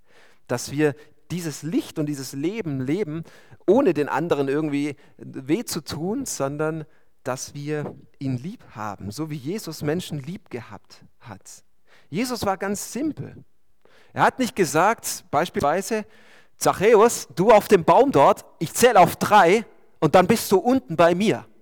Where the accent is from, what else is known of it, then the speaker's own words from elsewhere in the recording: Baden-Württemberg, Germany; born there; Ich bin ja gebürtiger Baden-Württemberger, Schwabe darf ich ja nie sagen. Gut, das hört ja niemand dort. Hohenloher